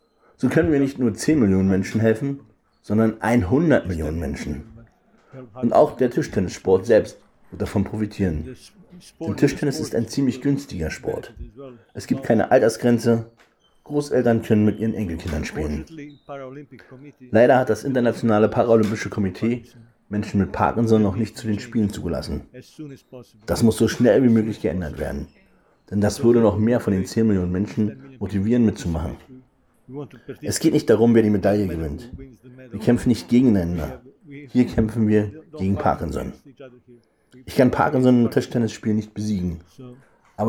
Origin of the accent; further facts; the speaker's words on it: Denmark; ich komme aus Dänemark.